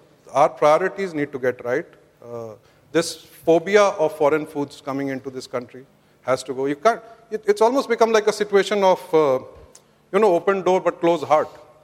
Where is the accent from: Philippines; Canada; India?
India; In the morning, as Indian, at sometimes you feel you can stand up and bow your head in shame.